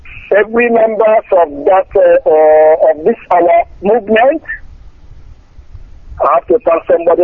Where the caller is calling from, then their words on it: Nagoya, Aichi, Japan; I'm going from Nagoya, Japan, Nagoya.